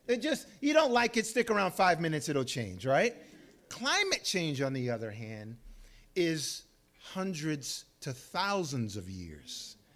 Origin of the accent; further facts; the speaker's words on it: Louisiana, United States; as we say in South, where I grew up in South Louisiana